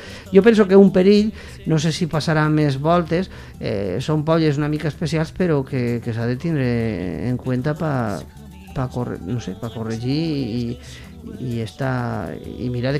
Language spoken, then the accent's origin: Catalan; Saidí, Aragon, Spain; Estic en concret l'alcaldessa de Saidí, del meu poble